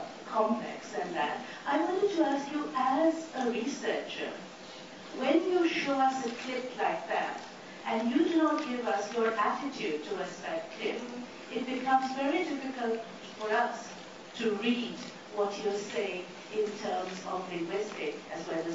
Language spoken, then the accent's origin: English; India; I'm from India, where I live and work there